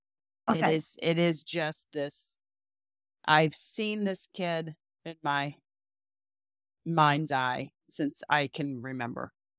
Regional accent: Hattiesburg, Mississippi, United States; I have done things I didn't even know existed growing up in Hattiesburg, Mississippi.

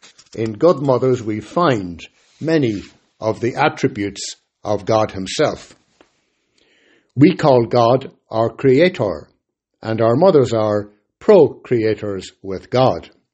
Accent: Dublin, Leinster, Ireland; housing estate that I grew up in Dublin in the 1960s, was coming down literally with children, cats and dogs.

